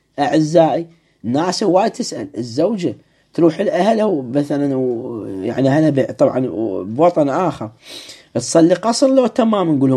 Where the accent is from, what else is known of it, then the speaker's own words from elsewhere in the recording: Iskandariya, Babil, Iraq; أسولف لكم عن مدينتي أنا، مدينة الإسكندرية، فيها شركات عسكرية وشركات مدنية.